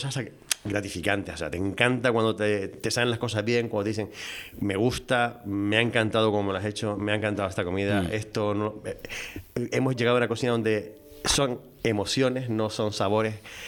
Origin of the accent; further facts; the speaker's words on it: Canary Islands, Spain; Sí, yo soy canario.